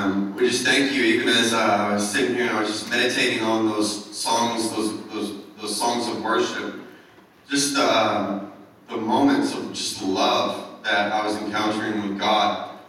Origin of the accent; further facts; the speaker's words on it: Hawaii, United States; moved away; I moved from Hawaii, which was extremely hard. I was raised in Hawaii, brought up in a military home, and my dad retired there. So coming to Pennsylvania in and of itself was hard in the beginning